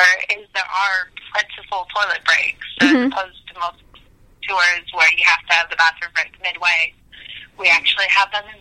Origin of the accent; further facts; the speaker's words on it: United States; now in United Kingdom; I'm American as well, and I've been in Britain long enough to adjust to toilet meaning what we would call bathroom in the U.S.